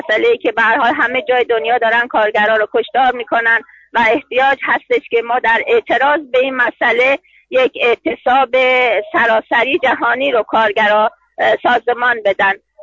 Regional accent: Iran; این تجربه هست برای من که از ایران میام

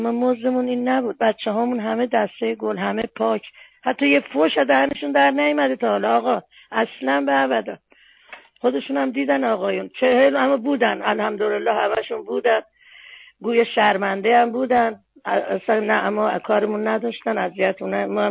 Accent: Iran; خب ما بالاخره ایرانی هستیم و بالاخره مسلمونم هست ریشمون.

